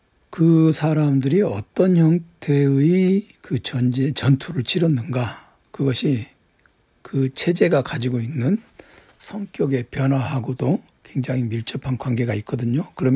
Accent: Jeolla, South Korea; 저 전라도 사람이라고 해서 김대중 전 대통령 김대중 지지자 아니었어요.

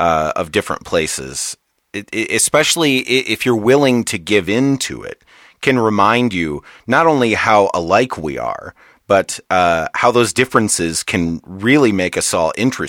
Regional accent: Michigan, United States; I grew up in Michigan, and so it's kind of, I completely get it.

